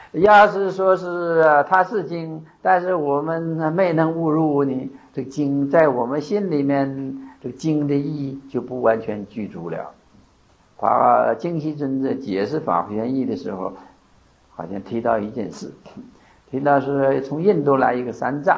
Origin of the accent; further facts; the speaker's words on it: China; 按我中国人的想法